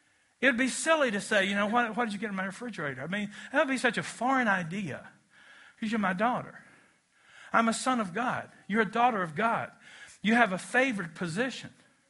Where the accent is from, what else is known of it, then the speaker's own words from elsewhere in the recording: Kentucky, United States; Now, I'm from Kentucky. Our state motto is the home of fast women and beautiful horses.